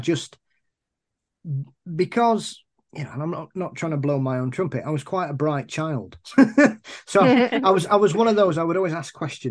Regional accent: England, United Kingdom; things that 6 and 7 year olds growing up in England at that time probably weren't exposed to a lot

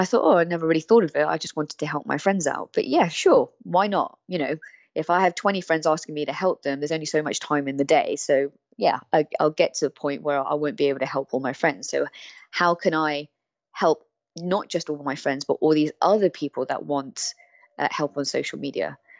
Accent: China; From my accent, you won't know, but I'm Chinese, and my parents were very focused on me doing academia, which I did.

